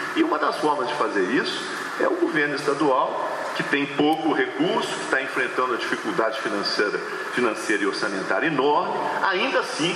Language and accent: Portuguese; Minas Gerais, Brazil; Me dá uma alegria grande como governador, mas mais do que governador, como mineiro